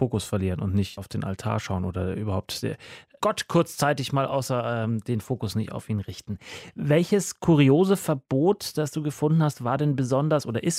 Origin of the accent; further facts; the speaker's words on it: Munich, Bavaria, Germany; Ich bin in München aufgewachsen